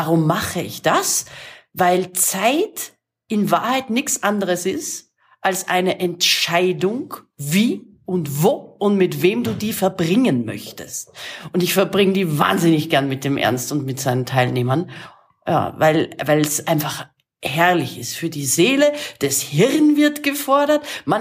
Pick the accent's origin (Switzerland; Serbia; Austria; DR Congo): Austria; Vienna; now in Hamburg, Germany; Ich lebe in Hamburg, bin Wienerin